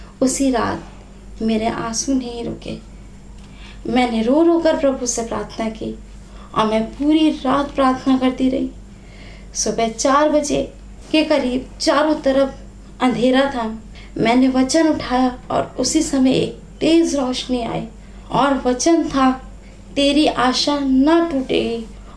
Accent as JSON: {"language": "Hindi", "town": "Ajmer", "region": "Rajasthan", "country": "India", "said": "और मैं अजमेर राजस्थान की रहने वाली हूँ।"}